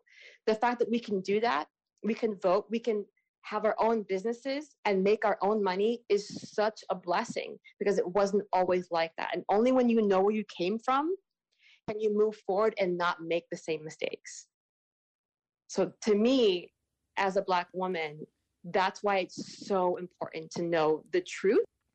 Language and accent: English; Alaska, United States; being a child of color growing up in Alaska